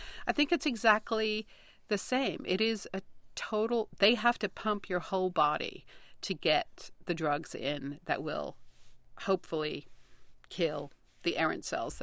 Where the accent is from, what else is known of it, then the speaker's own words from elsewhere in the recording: India; I'm a massive tea drinker. And tea I'm Indian. I like to drink good tea.